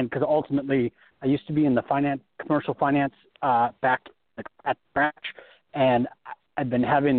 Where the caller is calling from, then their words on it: Las Vegas, Nevada, United States; I'm calling from Las Vegas.